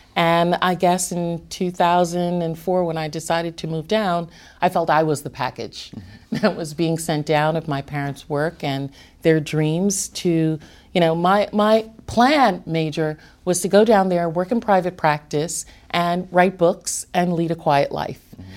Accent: Brooklyn, New York, United States; You know, you said I grew up in Brooklyn. Mm-hmm. You know, us Brooklynites are always watching out for people in Manhattan trying to hustle us.

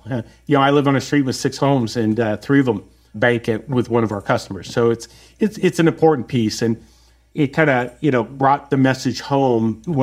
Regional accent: Alberta, Canada; I am Canadian. Yeah, I'm not trying to represent all poor people, but we grew up on a farm.

